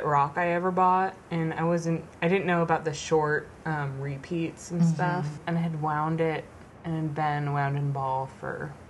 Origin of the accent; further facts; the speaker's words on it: California, United States; I'm from California, and it's already hot there, so...